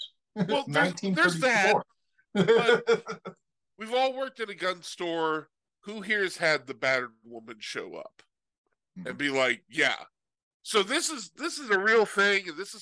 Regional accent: California, United States; I come from California.

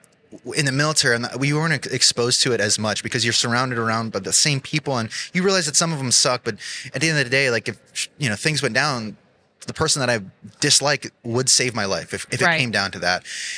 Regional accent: Tucson, Arizona, United States; I grew up in Tucson, Arizona. So completely different where I'm at now.

